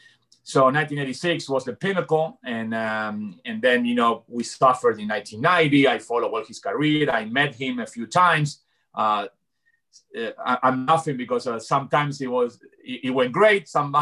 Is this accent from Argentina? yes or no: yes; Argentina; moved away; Yeah. Of course, I left Argentina in 1980.